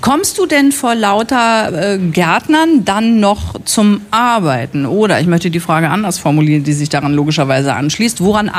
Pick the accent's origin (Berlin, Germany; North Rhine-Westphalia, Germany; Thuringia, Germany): North Rhine-Westphalia, Germany; Münster; Ich bin ja aus Münster